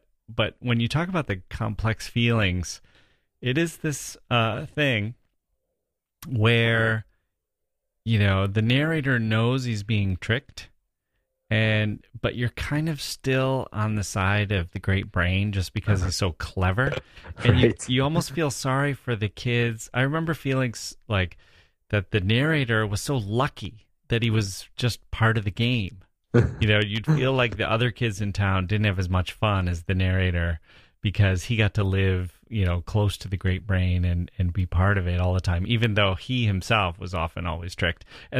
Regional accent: Wisconsin, United States; As you know, I didn't grow up in Manhattan. I grew up in Wisconsin in this small town. We didn't have a lot of money, and so we loaded up on books at the library.

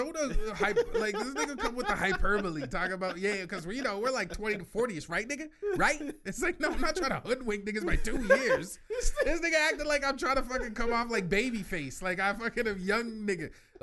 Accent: Canada; I grew up in Canada, not always the roughest neighborhoods.

